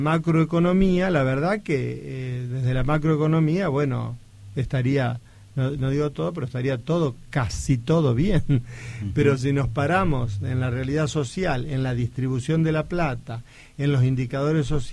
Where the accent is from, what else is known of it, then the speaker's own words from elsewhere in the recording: Argentina; nosotros, como argentinos, tenemos que dar